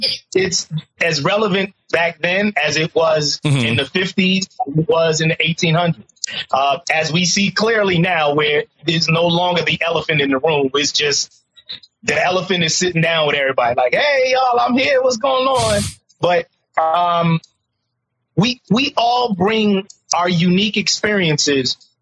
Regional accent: New York City, New York, United States; the unique background of being born and raised in Harlem, mm-hmm. which is a uniquely black, socially conscious community.

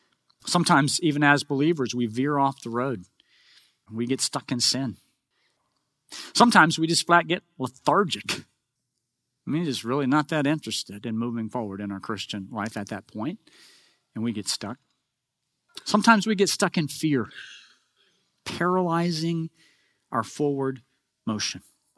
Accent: Oklahoma, United States; So growing up in Oklahoma, I had a lot of opportunity to travel on dirt roads. We had a lot of dirt roads in our little rural town.

